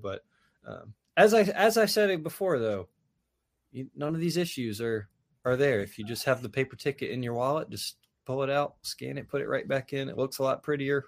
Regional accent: Birmingham, Alabama, United States; Yes, I grew up with one in Birmingham.

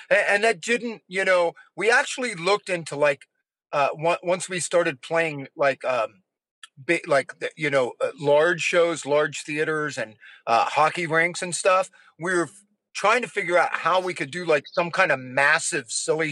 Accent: Mechanicsburg, Pennsylvania, United States; I'm born and raised in Mechanicsburg, Pennsylvania, right?

